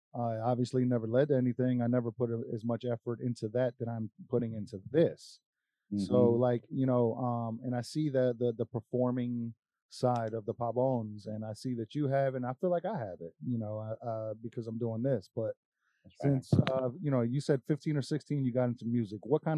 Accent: Asbury Park, New Jersey, United States; I grew up in Jersey, little town, Asbury Park, New Jersey.

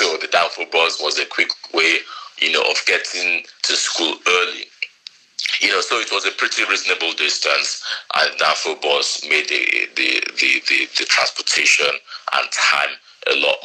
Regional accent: Lagos, Nigeria; so growing up in Lagos for me has been an experience of becoming a better person

